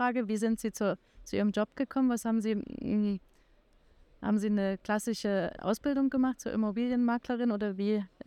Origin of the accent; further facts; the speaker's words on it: Dresden, Saxony, Germany; born there; Ich bin selbst auch aus Dresden gebürtige Sächsin und damit ist man auch heimatverbunden.